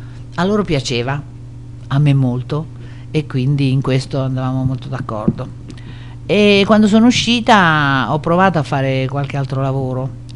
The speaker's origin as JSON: {"language": "Italian", "town": "Milan", "region": "Lombardy", "country": "Italy", "said": "io abitavo a Milano, sono milanese"}